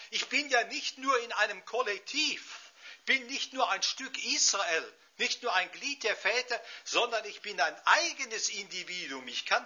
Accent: North Rhine-Westphalia, Germany; ich bin ja Sauerländer, und durch meinen Heimatort fließt die Lenne

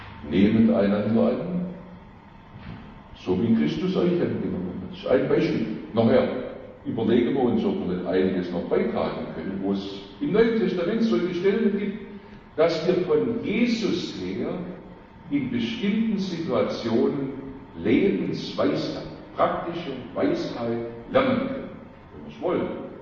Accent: Schondorf, Germany; Ich komme ja aus Schondorf und bin arg angewachsen hier im Bremstal.

